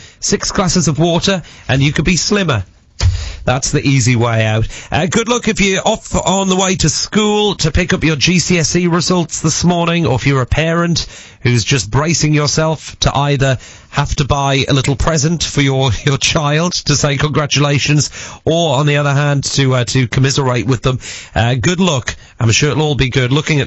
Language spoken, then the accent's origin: English; Newcastle, North East England, United Kingdom; What do you mean? I'm from Newcastle.